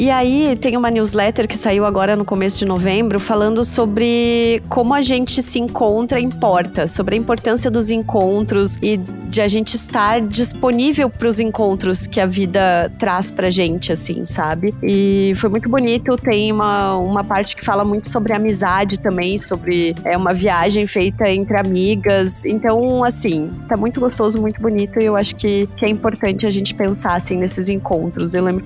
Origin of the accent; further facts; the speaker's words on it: Santa Catarina, Brazil; Sim, somos de Santa Catarina e tal.